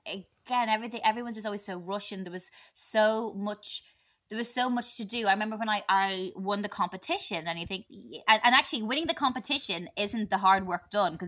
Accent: Ireland; And I was living in Ireland, in my hometown. I was back at home.

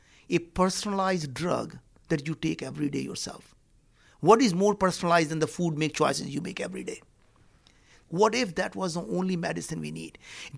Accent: Western India, India; moved away as an adult; now in United States; We grew up very poor. We didn't have food to eat. I grew up in India.

